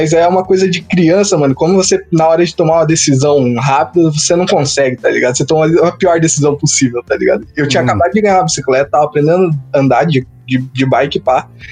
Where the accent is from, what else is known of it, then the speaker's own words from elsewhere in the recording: Joinville, Santa Catarina, Brazil; Eu sou de Joinville, Santa Catarina.